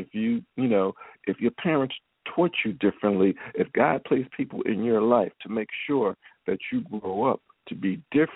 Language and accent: English; Philadelphia, Pennsylvania, United States; But again, Charmaine is from my hometown in Philadelphia.